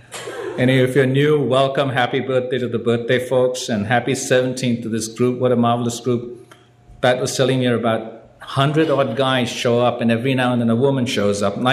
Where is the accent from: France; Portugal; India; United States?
India; Mumbai, Maharashtra; How come you didn't applaud when I said I'm from India?